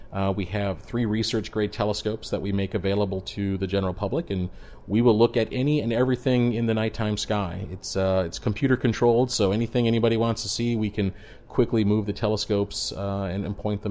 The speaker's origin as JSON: {"language": "English", "region": "Arizona", "country": "United States", "tie": "born or raised there", "said": "I spent some of my formative years growing up in Arizona"}